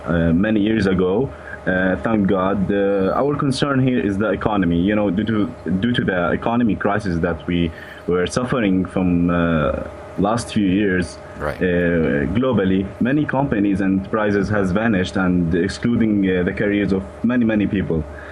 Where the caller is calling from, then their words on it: Amman, Amman Governorate, Jordan; I'm calling you from Middle East, Amman, Jordan.